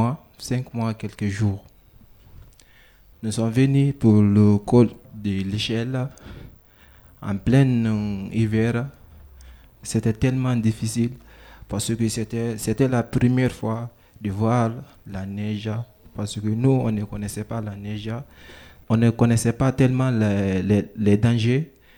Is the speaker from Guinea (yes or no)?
yes; Guinea; French is a second language; Je viens de Guinée-Conakry.